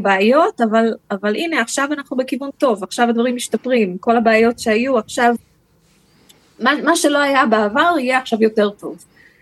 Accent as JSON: {"language": "Hebrew", "region": "California", "country": "United States", "tie": "born or raised there", "moved": "yes", "lives_now": "Israel", "said": "אני נולדתי בארצות הברית, הייתי ילדה אמריקאית"}